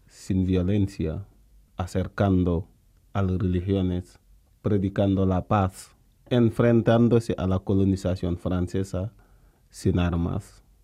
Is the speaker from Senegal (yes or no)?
yes; Senegal; Spanish is a second language; soy senegalés, artista griot.